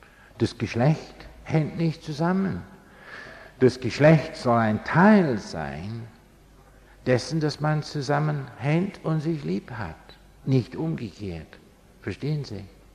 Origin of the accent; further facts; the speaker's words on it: England, United Kingdom; German is a second language; Denn das Land, wo ich herkomme, England, war ein sehr, sehr christliches Volk.